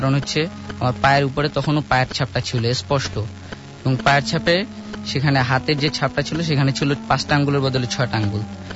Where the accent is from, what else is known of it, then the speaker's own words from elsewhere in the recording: Dhaka, Dhaka Division, Bangladesh; আমি কল্যাণপুর থেকে এসেছি। … আমি ঢাকা সিটি কলেজে লেখাপড়া করি।